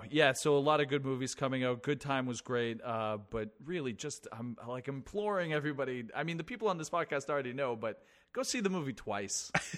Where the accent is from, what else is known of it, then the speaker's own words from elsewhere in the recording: Boston, Massachusetts, United States; I'm a Bostonian, and so I went and saw the movie